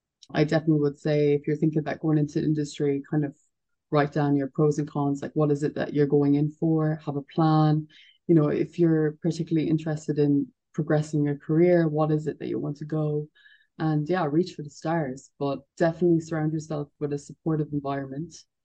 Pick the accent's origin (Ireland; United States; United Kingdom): Ireland; I'm Irish after all, you know, that's why you have us over here.